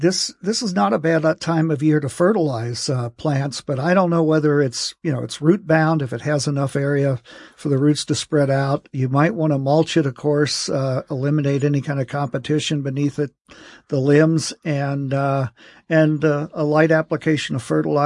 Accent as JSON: {"language": "English", "town": "Glenview", "region": "Illinois", "country": "United States", "tie": "born or raised there", "said": "I grew up in Glenview, Illinois, and we had nothing but elm trees, American elms"}